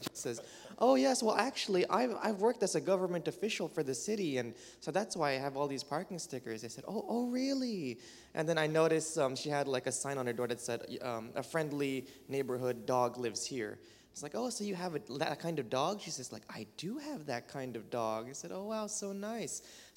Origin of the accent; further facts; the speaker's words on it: Vallejo, California, United States; I am from Vallejo, California, and this is my fourth summer doing Youth Rush.